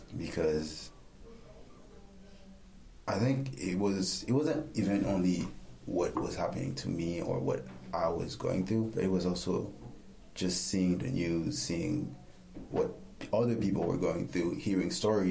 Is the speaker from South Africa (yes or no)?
no; Haiti; moved away as an adult; also born or lived in Africa; now in United States; I grew up in Africa and Haiti, so majority of people I knew were black people or people of color.